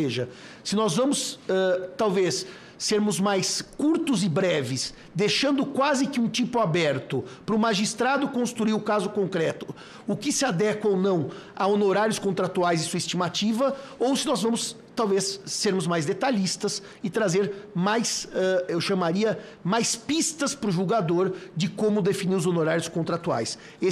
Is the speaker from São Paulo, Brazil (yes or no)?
yes; Itapuí, São Paulo, Brazil; como diríamos também em Jaú, de onde eu venho, Itapuí, para ser mais preciso